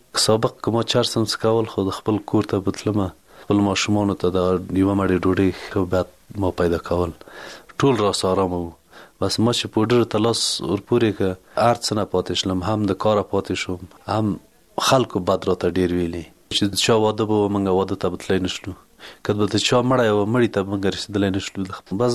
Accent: Ghorband, Parwan, Afghanistan; د پروان د ولایت یم، د غوربند ولسوالۍ

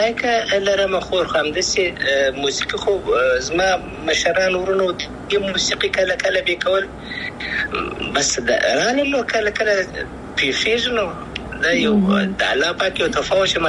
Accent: Afghanistan; زه افغان یم، ان شاء الله بیا به افغانستان تبلار سم

